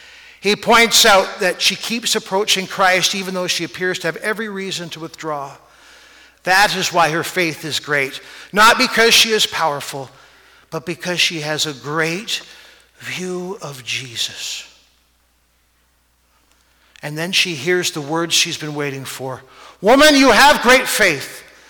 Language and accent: English; Canada; I know we're Canadian.